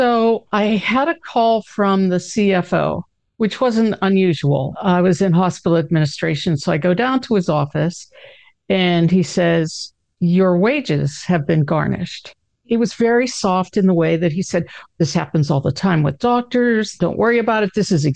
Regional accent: Pittsburgh, Pennsylvania, United States; accent: Pittsburghese; now in Orlando, United States; I'm in Orlando, Florida. Most of my life I spent in Pittsburgh. So you may hear some of my Pittsburghese. But yes, I'm now in Orlando, Florida.

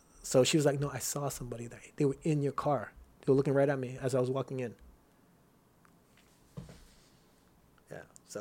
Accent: Rosemead, California, United States; I grew up in Rosemead, and it was some tough times back then. You know what I mean? We had drug dealers, gang members all, outside the house and shit.

